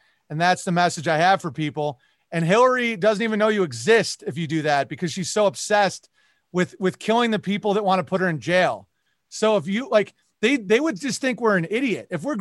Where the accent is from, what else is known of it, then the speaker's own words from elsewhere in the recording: New York, United States; Like, I'm from New York State. My mom is still there. My brother's still there.